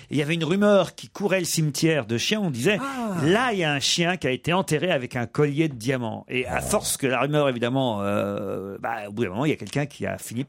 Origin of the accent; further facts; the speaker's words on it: Le Havre, Normandy, France; Oui, mais chez moi, au Havre, c'était Rouroute.